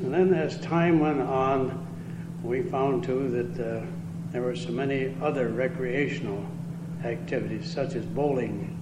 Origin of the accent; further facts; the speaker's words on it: Lansing, Michigan, United States; now in Saginaw, United States; I came from Lansing here